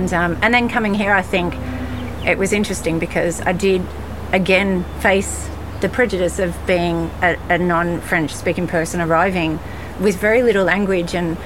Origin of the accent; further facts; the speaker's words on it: Australia; being an Australian, we have a very open culture. And so even though I left home when I was 12, I live with all different types of people.